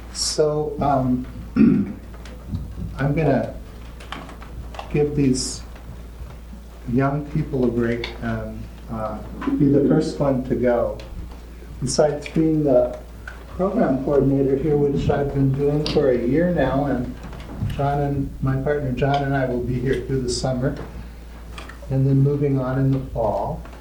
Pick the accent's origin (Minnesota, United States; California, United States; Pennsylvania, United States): Minnesota, United States; I grew up Lutheran in Minnesota, went to St. Olaf College and Pacific Lutheran Theological Seminary in Berkeley